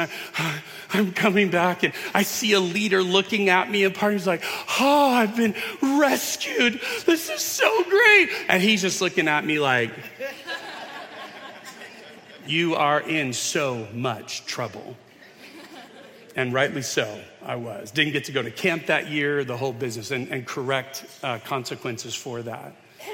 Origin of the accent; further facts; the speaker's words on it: Yucaipa, California, United States; Joanna and I grew up in Yucaipa, so it was the San Bernardino Mountains up above.